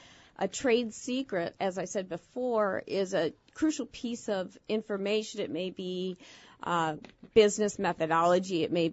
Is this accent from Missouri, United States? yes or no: no; Appleton, Wisconsin, United States; I then moved back home to my home state of Wisconsin in Appleton